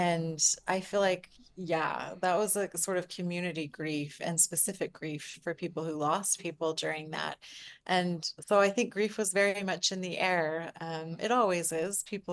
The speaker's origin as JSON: {"language": "English", "region": "Utah", "country": "United States", "tie": "born or raised there", "said": "I grew up in Southern Utah, so that's been a delight to revisit."}